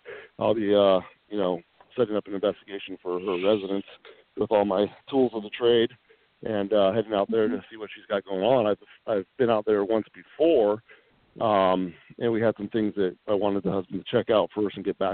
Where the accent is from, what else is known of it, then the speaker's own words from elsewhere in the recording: Alaska, United States; during our time in Alaska, which I grew up in Alaska, and I can tell you stories from when I was younger and stuff and things like that.